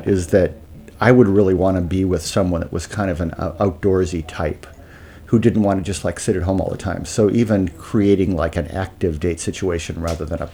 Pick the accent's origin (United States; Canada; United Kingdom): United States; Midwest; That's because I'm a Midwesterner.